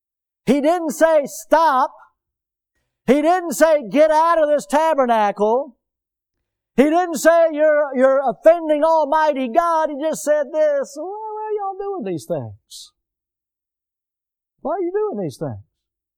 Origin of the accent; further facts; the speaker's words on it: Milton, Florida, United States; I'm so thankful that I was born and raised here in Milton, Florida, and that my mom and dad got saved and started taking us to church over at Baghdad.